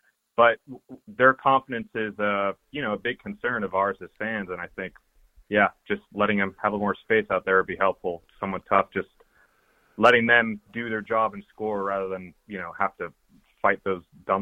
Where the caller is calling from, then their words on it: Pennsylvania, United States; I'm calling from Pennsylvania.